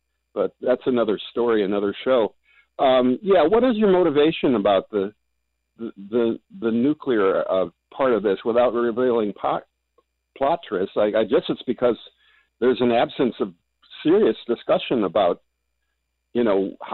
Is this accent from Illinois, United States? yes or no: yes; Illinois, United States; I'm from the Washington St. Clair County line town, and there's a coal minehead coal burning plant there